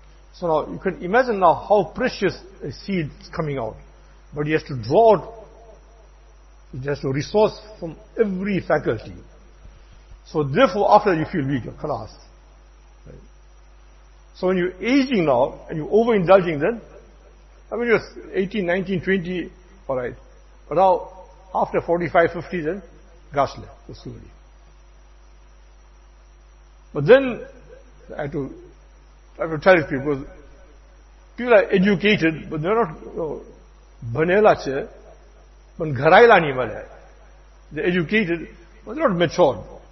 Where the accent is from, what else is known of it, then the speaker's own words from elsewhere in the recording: India; moved away; When I came from India, 1980, one Musalli is telling me